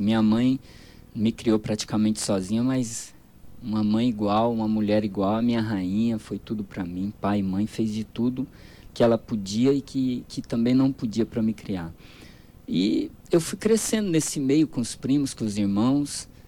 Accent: Dourados, Mato Grosso do Sul, Brazil; also born or lived in Campo Grande; Eu nasci em Campo Grande, no outro dia já viemos embora. Então, eu nasci lá, mas sou douradense. Fui criado aqui, né? Todo 38 anos dentro de Dourados.

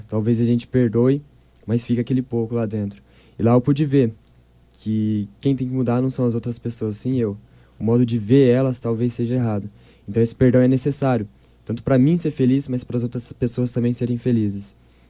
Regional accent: Itaporã, Mato Grosso do Sul, Brazil; De Itaporã.

